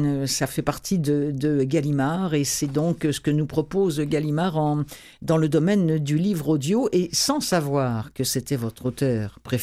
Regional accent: Quebec, Canada

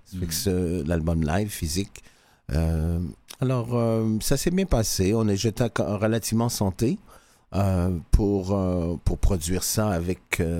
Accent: Canada; born there; je suis un Canadien né ici.

